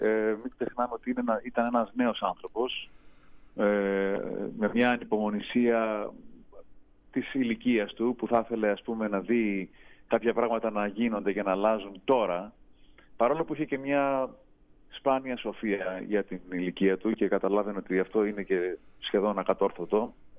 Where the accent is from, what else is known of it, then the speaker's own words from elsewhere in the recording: Greece; έχουμε σαν Έλληνες